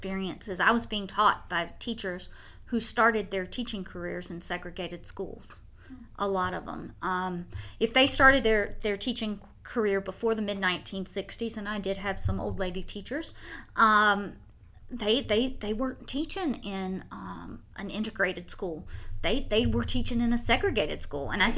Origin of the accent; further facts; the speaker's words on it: the South, United States; For me, I grew up here in the South in a rural school in the PD.